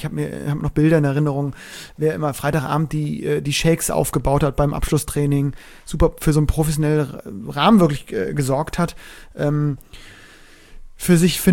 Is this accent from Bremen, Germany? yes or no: yes; Bremen, Germany; weil er eben mich als Bremer bei vielen Veranstaltungen begleitet hat